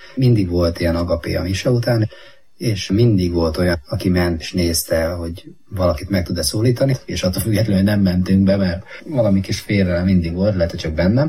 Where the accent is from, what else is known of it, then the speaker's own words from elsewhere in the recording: Biatorbágy, Pest, Hungary; a Maja férje. Születésem óta itt Biatorbágyon élek, szintén katolikus családban nőttem fel.